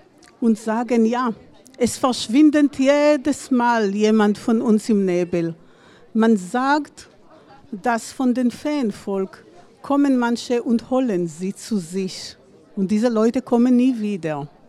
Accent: Israel; German is a second language; now in Ireland; Und ich bin aus Israel ursprünglich. Also meine Familie ist orientalisch, meine Kultur ist auch orientalisch. Und als ich nach Irland kam

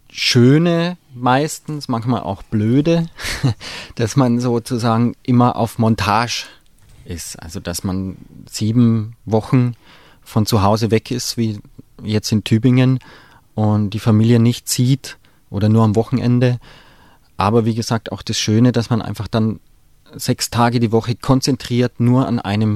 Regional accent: Tyrol, Austria; in Tirol, also wo ich herkomme.

